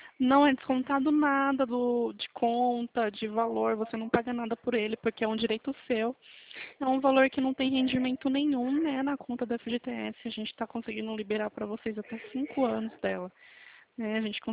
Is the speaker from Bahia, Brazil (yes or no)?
no; Atibaia, São Paulo, Brazil; Eu também sou daqui de Atibaia.